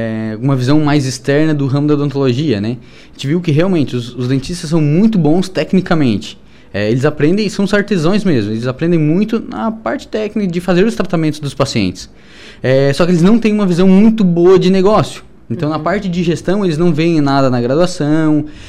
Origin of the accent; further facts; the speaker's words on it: Praia Grande, Santa Catarina, Brazil; a gente vem de Praia Grande, é uma cidadezinha com 7 mil habitantes aqui da divisa com o Rio Grande do Sul.